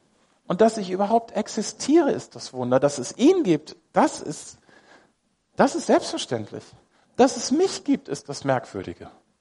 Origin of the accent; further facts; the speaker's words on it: Hamburg, Germany; in Hamburg als Hamburger mit irgendwelchen Leuten zu leben, zu arbeiten